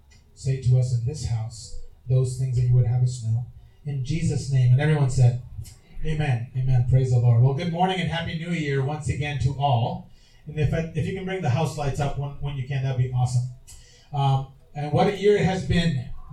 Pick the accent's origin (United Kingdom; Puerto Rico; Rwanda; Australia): Puerto Rico; when I remember as a kid and growing up in Puerto Rico